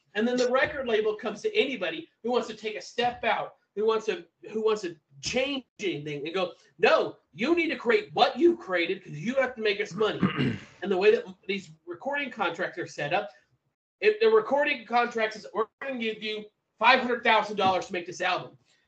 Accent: Houston, Texas, United States; Let's throw a little Texas into it because you know I'm from Houston.

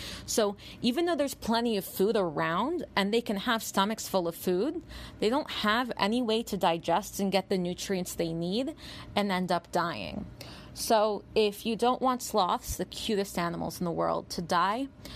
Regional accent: Philadelphia, Pennsylvania, United States; from Philly, longtime listener and fan, second time contributor.

